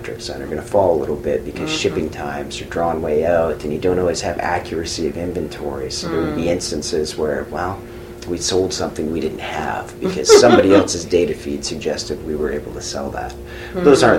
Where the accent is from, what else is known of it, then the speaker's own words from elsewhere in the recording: Canada; we're good Canadian kids too, and we're very respectful of the people that do business with us